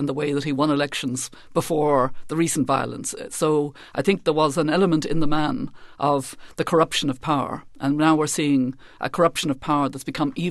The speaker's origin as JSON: {"language": "English", "country": "Ireland", "said": "as an Irish person, I understand the land issue"}